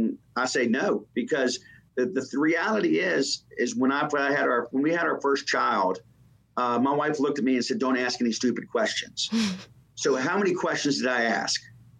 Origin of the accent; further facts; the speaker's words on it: Richmond, Virginia, United States; I'm from the Richmond, Virginia area